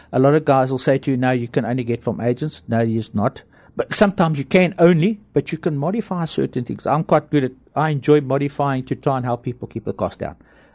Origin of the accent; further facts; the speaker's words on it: Johannesburg, Gauteng, South Africa; I never did one in Joburg. I'm from Joburg. But down here, I've done about eight or nine already.